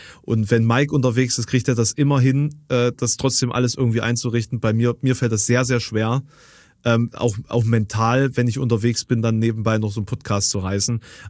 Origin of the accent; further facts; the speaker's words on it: Querfurt, Saxony-Anhalt, Germany; Hab das jetzt gerade gesehen, da war in meiner Heimat, also in der Stadt, wo ich zur Schule gegangen bin, in Querfurt, da gab es auch so eine personelle Situation.